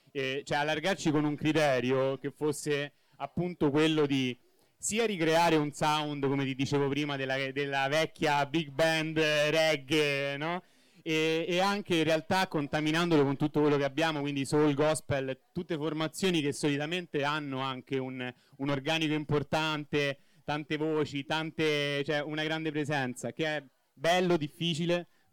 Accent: Rome, Lazio, Italy; perché comunque siamo di Roma, e quindi questa connection è molto forte

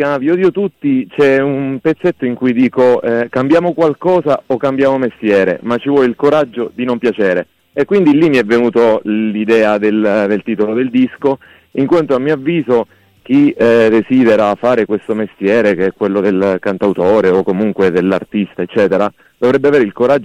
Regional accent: Teramo, Abruzzo, Italy; principalmente poi sono cresciuto qui a Teramo

